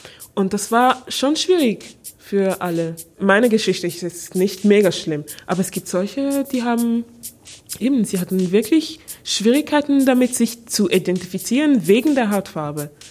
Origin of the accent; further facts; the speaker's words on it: Angola; now in Germany; ja, ich komme aus Angola.